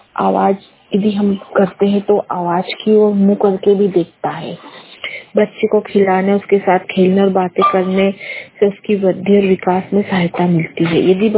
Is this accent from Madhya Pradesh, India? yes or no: yes; Mhow, Madhya Pradesh, India; मैं महू से हूँ, जिला इंदौर।